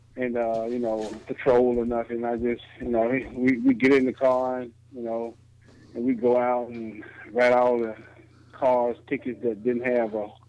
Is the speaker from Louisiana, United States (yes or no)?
yes; Louisiana, United States; Some friends of mine that were in my hometown decided that, you know, Louisiana wasn't the place for them to be, and I was right there with them because, like I said, I'm from a real small town.